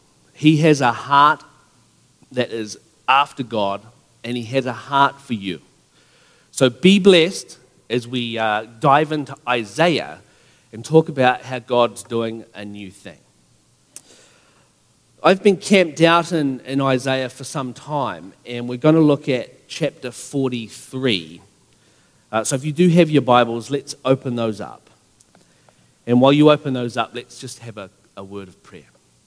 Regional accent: New Zealand; probably noticed my accent.

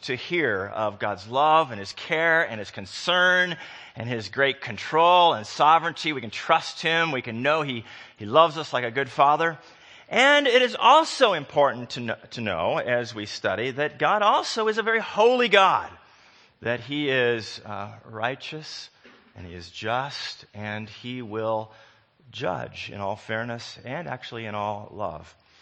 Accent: Seattle, Washington, United States; I'm from Seattle, Boeing.

